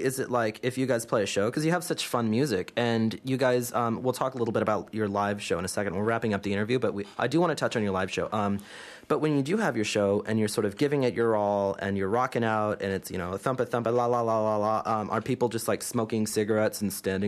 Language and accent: English; California, United States; I'm originally from California, as all my listeners know, and I lived in Berkeley.